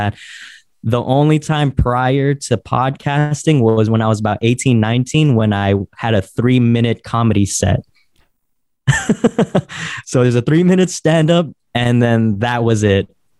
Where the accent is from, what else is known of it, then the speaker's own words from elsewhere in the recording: San Francisco, California, United States; As you told the listeners, I am from San Francisco, and the backing behind the name, or the story behind the name, is there are a lot of stoops in San Francisco, basically.